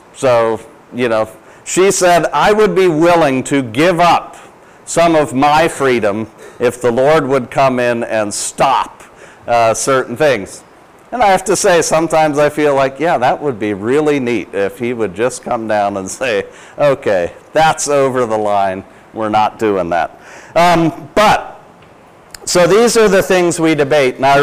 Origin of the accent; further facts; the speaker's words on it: Canada; I do. I'm Canadian.